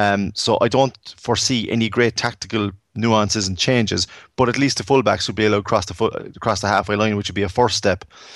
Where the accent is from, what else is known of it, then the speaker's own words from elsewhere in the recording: Cork, Munster, Ireland; just because I'm from Cork